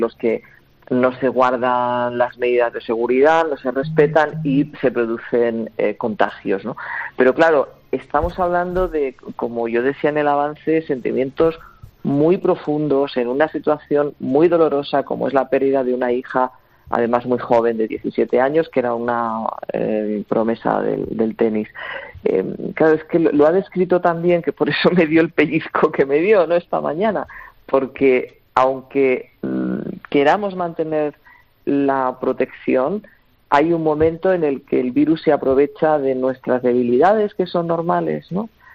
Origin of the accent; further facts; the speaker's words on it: Catalonia, Spain; voy a responder la primera simplemente porque soy de Cataluña